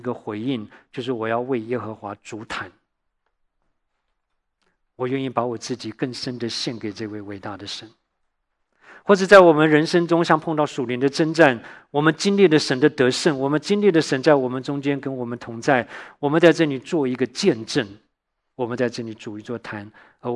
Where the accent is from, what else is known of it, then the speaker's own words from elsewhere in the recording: Taiwan; 我从小在台湾